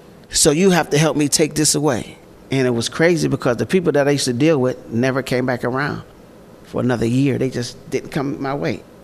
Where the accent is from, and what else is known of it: Rankin, Pennsylvania, United States; born or raised there